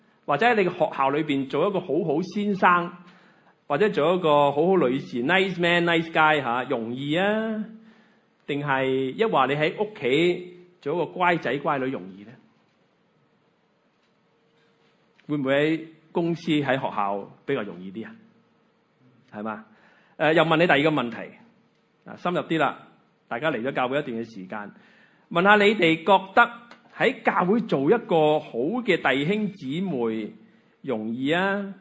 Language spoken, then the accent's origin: Chinese; Guangdong, China; 我们广东人有个说话呢